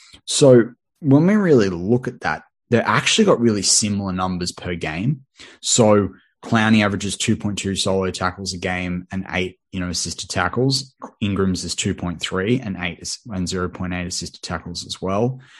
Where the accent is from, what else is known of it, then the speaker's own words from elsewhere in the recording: Australia; accent: Australian; I'm an Aussie. You know that by the accent